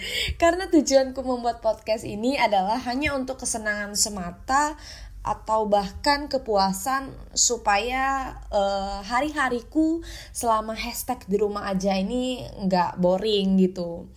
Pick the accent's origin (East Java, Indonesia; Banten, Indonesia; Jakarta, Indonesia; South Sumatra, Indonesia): South Sumatra, Indonesia; Palembang; Aku lahir di Palembang, besar di Palembang, dan sekarang aku lagi di Palembang. Aku kelahiran tahun 2000